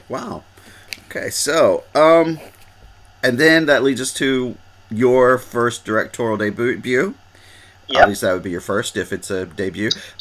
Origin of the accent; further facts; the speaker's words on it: Georgia, United States; Yeah, so we're both from North Georgia, but you now split your time between Bangkok and Los Angeles, yeah?